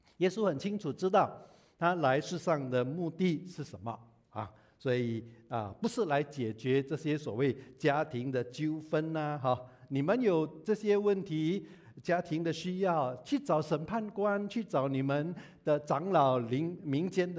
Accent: Singapore; 我们新加坡人三餐有的吃

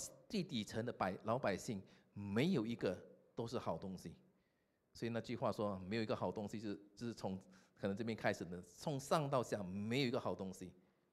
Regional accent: Singapore; 我们新加坡人就觉得很明显，但是我们新加坡就没有吗？

